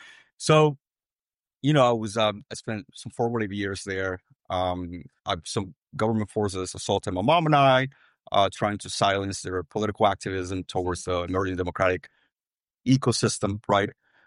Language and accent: English; El Salvador; So I was born and raised in El Salvador towards the latter part of the Civil War.